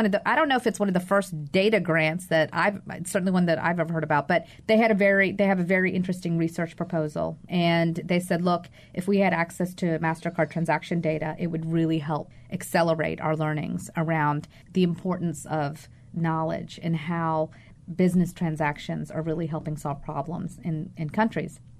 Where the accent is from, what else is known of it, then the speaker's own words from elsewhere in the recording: New York City, New York, United States; So I look in New York City, and I'm a New Yorker.